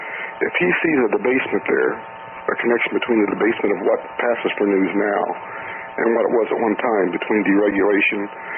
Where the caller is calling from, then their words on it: Indiana, United States; from Indiana.